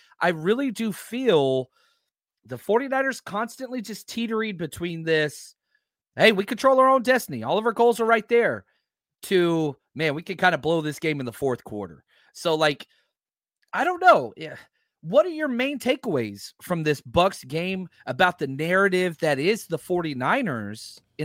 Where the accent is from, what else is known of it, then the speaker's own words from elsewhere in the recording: Texas, United States; it was one of the hottest games I've ever been to, and I'm from Texas.